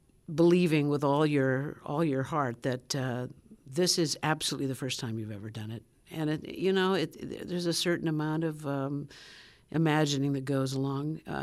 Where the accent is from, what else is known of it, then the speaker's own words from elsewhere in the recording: Phoenix, Arizona, United States; I don't know, but Broadway was something very far away from me when I was growing up in Phoenix.